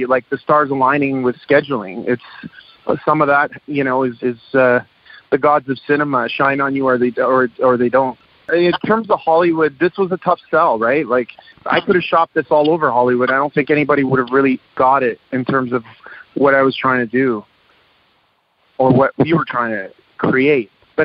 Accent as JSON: {"language": "English", "town": "Toronto", "region": "Ontario", "country": "Canada", "tie": "born or raised there", "said": "it was just an honest reflection of who we are growing up in Toronto in a very multicultural city where, you know, my neighbors were Jamaican, my other neighbors were Indian."}